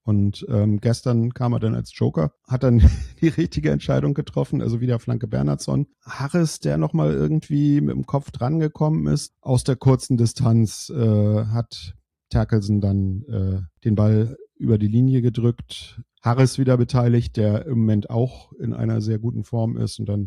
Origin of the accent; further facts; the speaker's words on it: Kiel, Schleswig-Holstein, Germany; selbst als Kieler